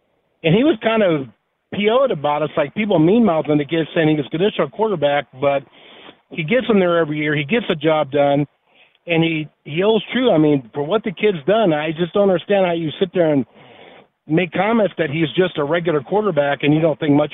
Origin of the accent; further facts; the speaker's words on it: Southern US, United States; I'm from the South. Are you kidding me? I know all about hush puppies.